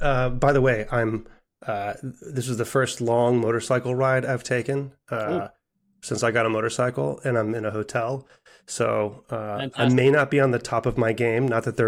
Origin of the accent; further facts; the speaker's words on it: Texas, United States; I grew up in Texas, so I was curious about that aspect of your development